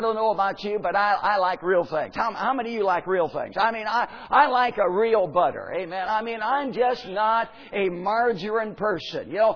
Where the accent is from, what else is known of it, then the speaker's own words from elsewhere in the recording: Indiana, United States; I feel at home because I'm in Indiana, you know. That's my home state. I live up here in South Bend, so I feel at home, too.